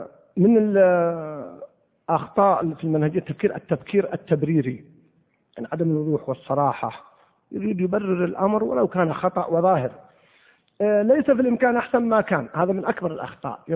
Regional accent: Al-Qassim, Saudi Arabia; كان في وسط القصيم يعني في وسط بريده، وإذا أردنا نذهب للقرية نذهب من مساحات قريتنا بعيدة جدا، كل أهل القرى بعيدة لأن فيه رمال كثبان رمال.

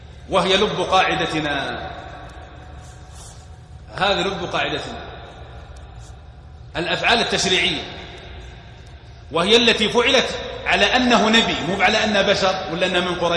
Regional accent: Hejaz, Saudi Arabia; يعني ليس من عادتي أن أكله، ما غير معروف عندنا في الحجاز

